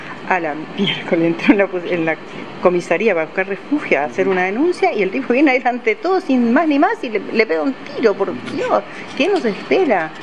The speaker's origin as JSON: {"language": "Spanish", "town": "Puerto Iguazú", "region": "Misiones", "country": "Argentina", "said": "Ahí en Barrio Malvinas, estamos en el mismo barrio. Así que la conozco así, de Iguazú, digamos que somos de Iguazú."}